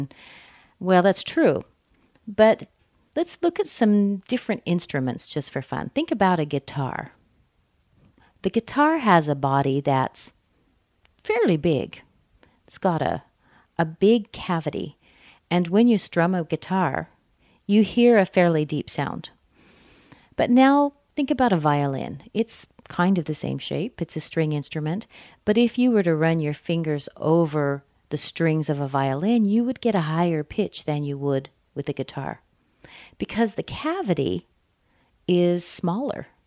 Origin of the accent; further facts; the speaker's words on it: Western United States, United States; accent: Western United States; I pretty much have a California accent, but I didn't grow up here. So I've picked up my accent in all the different places that I've lived in my life, but basically, it's Western United States.